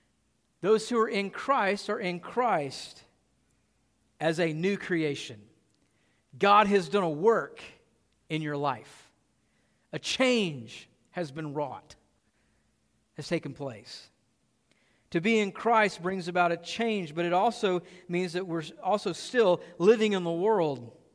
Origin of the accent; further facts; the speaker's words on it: Southern United States, United States; I'm from the Bible Belt, so they all kind of, you know, go together.